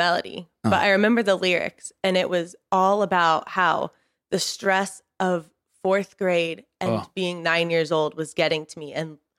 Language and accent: English; Texas, United States; country music was going to be it for me growing up in Texas.